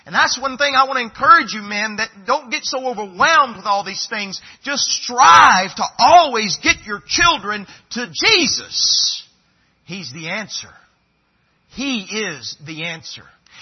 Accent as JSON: {"language": "English", "region": "the South", "country": "United States", "tie": "born or raised there", "said": "I was raised in the South, amen?"}